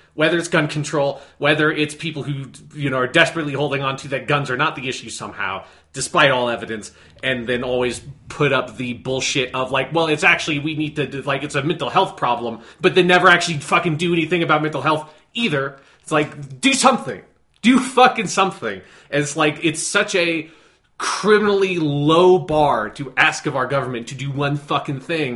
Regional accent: Colorado, United States; we were kids when it happened and, like, growing up in Colorado.

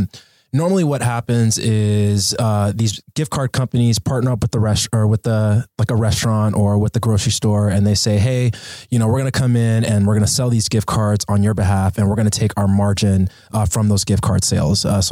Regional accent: Los Angeles, California, United States; You know, for me, growing up in Los Angeles, I've lived in all different kinds of neighborhoods. Originally was born or lived in like the Gardena area, moved to Hollywood, and then, you know, kind of moved to the West Side later in life in like Santa Monica and the Palisades area.

